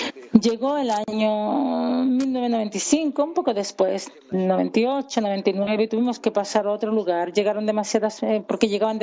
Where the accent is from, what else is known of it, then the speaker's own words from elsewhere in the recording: Croatia; Hola, soy de Croacia.